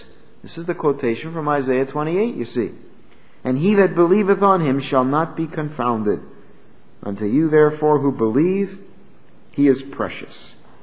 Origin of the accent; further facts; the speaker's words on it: Pennsylvania, United States; But I grew up in Pennsylvania. And in Bucks County, Pennsylvania, there's a lot of stone houses.